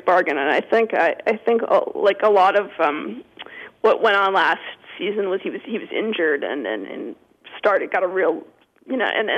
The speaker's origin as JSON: {"language": "English", "region": "Minnesota", "country": "United States", "tie": "born or raised there", "said": "And I told her I grew up in Minnesota."}